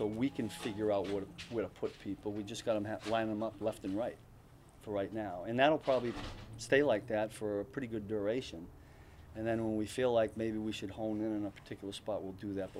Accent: Northeast, United States; You know, I grew up in the Northeast, so there's a lot of Northeast people

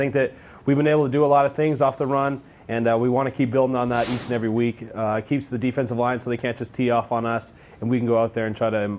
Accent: Saskatchewan, Canada; I grew up an hour away from where the team was in Saskatchewan, the Saskatchewan Rough Riders

